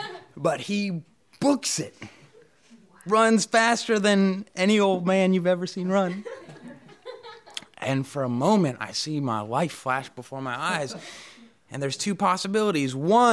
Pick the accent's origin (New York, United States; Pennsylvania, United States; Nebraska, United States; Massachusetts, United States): Massachusetts, United States; Stockbridge; I grew up in Norman Rockwell's town. So that cutesy Main Street that we all think of as like the cutest Main Street in the country is my Main Street.